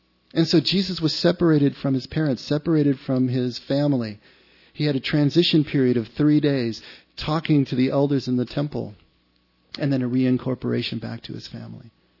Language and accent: English; East Los Angeles, California, United States; When I grew up outside of East L.A., they were called presentations.